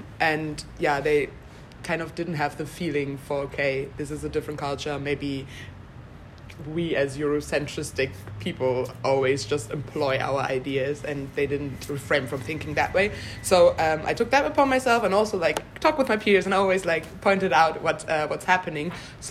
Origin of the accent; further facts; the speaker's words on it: Germany; I'm from Germany. I was born and raised there. My dad is from Guinea-Bissau. I'm 23 years old